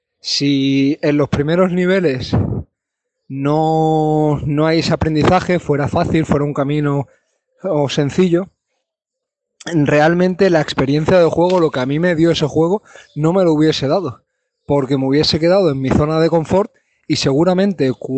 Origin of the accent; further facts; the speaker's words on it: Málaga, Andalusia, Spain; de Málaga y quería unirme a un pequeño debate